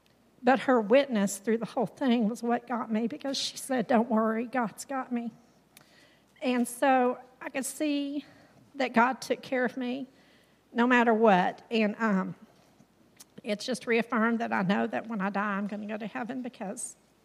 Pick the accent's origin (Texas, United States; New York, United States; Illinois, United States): Texas, United States; Houston; I grew up in Houston, Texas with my mom, dad, sister, and brother.